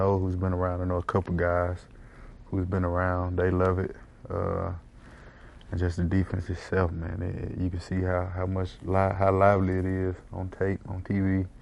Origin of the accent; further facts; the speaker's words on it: Memphis, Tennessee, United States; born there; Man, I was born in Memphis. We had barbecue every other day in Memphis.